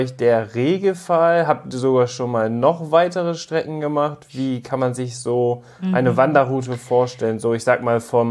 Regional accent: Northern Germany, Germany; Ich komme jetzt zum Beispiel aus Norddeutschland. Hier ist wirklich Flachland.

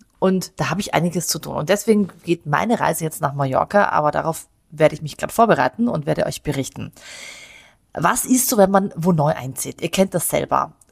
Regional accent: Vienna, Austria; now in Munich, Germany; was ich jedes Mal hier in München auch erlebe, ist, wenn ich erzähle, ich komme aus Wien, dann habe ich sowieso schon die halbe Miete. Das ist Wahnsinn. Also wir Österreicher und wir Wiener haben so einen guten Ruf in Bayern.

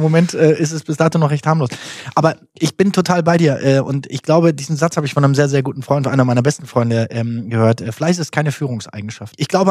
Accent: Germany; ich bin in Deutschland groß geworden.

